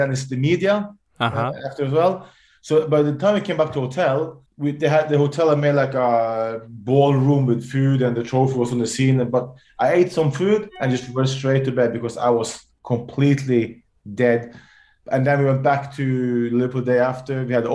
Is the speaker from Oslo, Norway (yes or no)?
no; Ålesund, Møre og Romsdal, Norway; And then I went back to my hometown, Alesund, and finished my career there. So I finished it where it started.